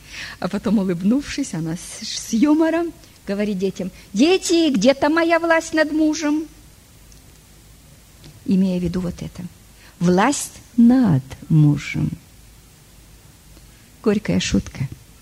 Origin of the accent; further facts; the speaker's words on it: Russia; Вы знаете, я тоже выросла в России. Я знаю отношение к женщинам.